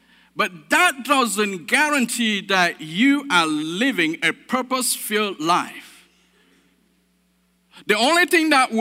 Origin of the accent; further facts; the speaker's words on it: Cameroon; When I was growing up in Africa, in Cameroon